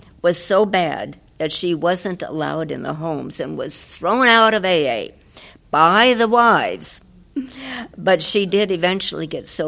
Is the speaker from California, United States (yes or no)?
yes; Galt, California, United States; I am an alcoholic from Galt, California. That's about 25 miles south of Sacramento.